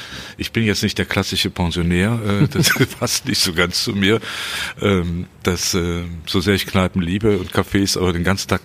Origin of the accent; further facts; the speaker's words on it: Bonn, North Rhine-Westphalia, Germany; Ich bin gebürtiger ich Bonner, auch, ja.